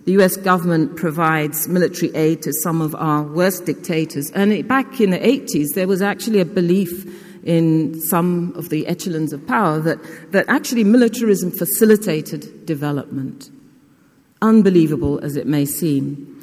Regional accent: Nigeria; I grew up in Nigeria in the early civil war.

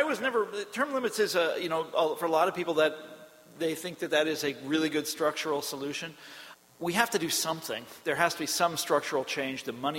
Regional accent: Kansas, United States; You know, I mentioned I'm from Kansas.

